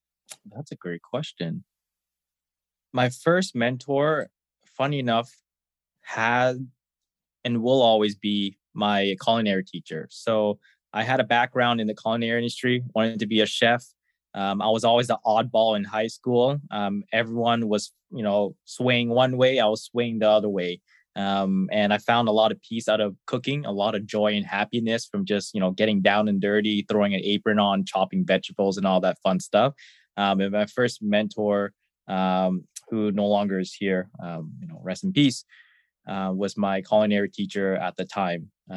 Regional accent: Da Nang, Vietnam; I'm originally from Vietnam. There's a specific area called Da Nang that I'm from. It's more of the, what's the way to put it? It's a lot more privileged area than most. So I was very fortunate growing up.

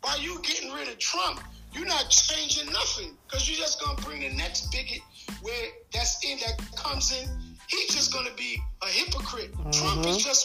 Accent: United States; I grew up in America.

